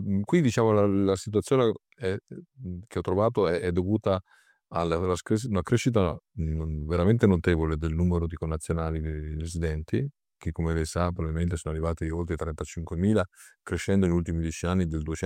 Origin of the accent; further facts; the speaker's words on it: Trento, Trentino-Alto Adige, Italy; anche a Trento, da dove vengo io